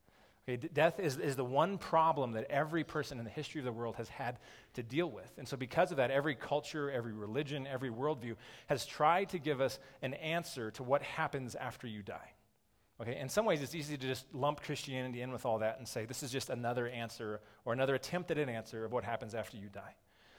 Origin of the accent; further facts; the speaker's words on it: United States; and I am American, I sure as heck am not going to submit to any king.